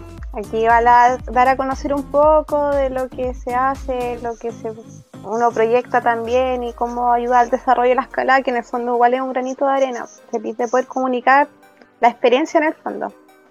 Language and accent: Spanish; Coyhaique, Aysén, Chile; also born or lived in Santiago; yo soy de Coyhaique, nací acá. Luego me fui a estudiar a Santiago. 8 años estuve allá y allá conocí la escalada.